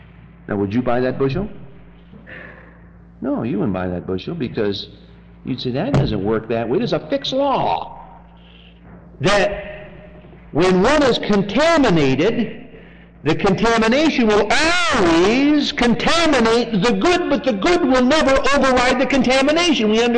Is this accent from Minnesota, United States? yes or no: no; Michigan, United States; I came from Michigan where they have a lot of apples